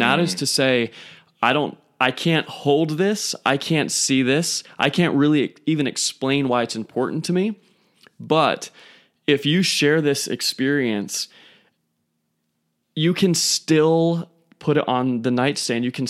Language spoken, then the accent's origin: English; United States; And we, as American males, I feel like we have just been opening every door as if it was our house